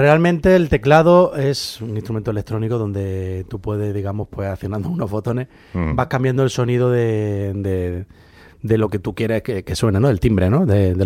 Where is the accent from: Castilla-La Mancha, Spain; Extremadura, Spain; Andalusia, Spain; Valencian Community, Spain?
Andalusia, Spain; moved away; indefectiblemente acabo paseando pues por mi niñez, por mi adolescencia, por tanto, por mi tierra.